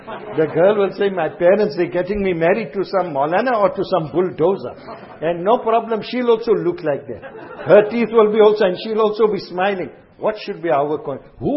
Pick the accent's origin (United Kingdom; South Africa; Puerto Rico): South Africa; Azadville, Gauteng; now in Durban, South Africa; When a child is born, we come from Azadville, Joburg.